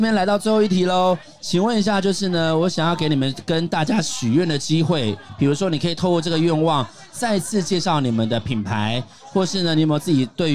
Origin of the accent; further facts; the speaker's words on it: Taipei, Taiwan; 我们是外来人，我们是台北人